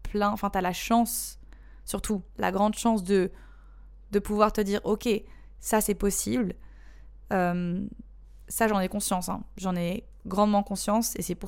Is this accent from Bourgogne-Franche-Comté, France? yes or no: no; Marseille, Provence-Alpes-Côte d'Azur, France; also born or lived in Indonesia; J'abuse, je suis marseillaise.